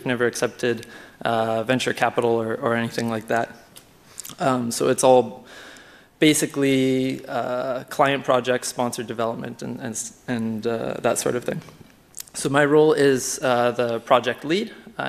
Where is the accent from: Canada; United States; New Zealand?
Canada; now in France; I'm from Canada, and I moved to France to work on CryptPad.